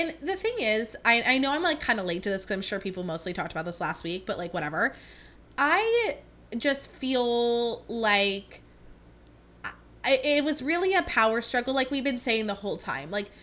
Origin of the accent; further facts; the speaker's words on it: San Jose, California, United States; born there; I guess I was born in San Jose, so I guess I'm from here, but I live here now